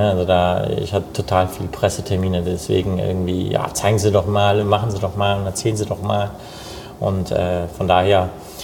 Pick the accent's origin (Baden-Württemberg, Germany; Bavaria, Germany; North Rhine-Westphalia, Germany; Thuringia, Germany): North Rhine-Westphalia, Germany; Cologne; Ich bin hier in Köln geboren und groß geworden, aufgewachsen, ne? Und auch für einen Italiener auch 1,80 gewachsen, ja.